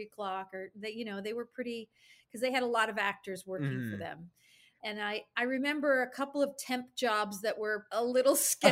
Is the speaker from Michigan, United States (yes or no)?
no; Albany, New York, United States; I grew up in Albany, New York, and I had my eyes set on a career in corporate America.